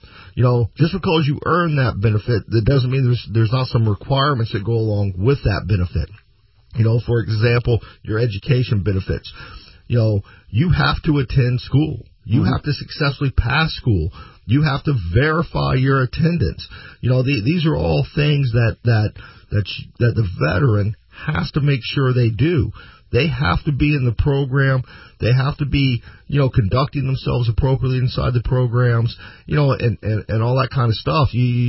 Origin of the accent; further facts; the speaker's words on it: the South, United States; now in Florida, United States; But, you know, that's because I grew up in the South. You know, I'm a fan of the heat. You know, I'm a fan of the weather we have down here in Florida.